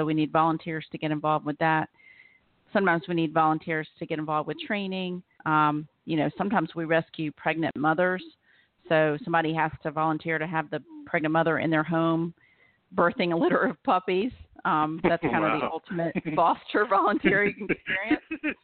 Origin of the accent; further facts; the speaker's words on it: Alabama, United States; I'm from the South. I'm from Alabama. And in the South, there's an overpopulation of dogs.